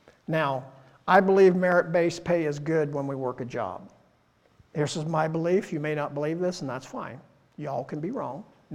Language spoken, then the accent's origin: English; Iowa, United States; I'm from Southern Iowa, but I'm not that far south.